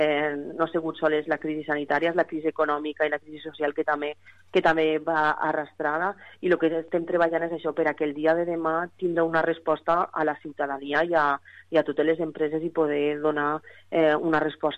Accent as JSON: {"language": "Catalan", "town": "Càlig", "region": "Valencian Community", "country": "Spain", "said": "en el cas del meu poble, jo soc de Càlig"}